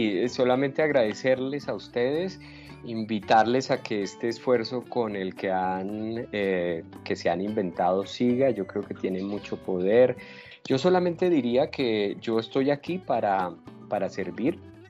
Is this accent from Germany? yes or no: no; Colombia; Una cultura como la colombiana, en donde nos matamos cuando tenemos conflictos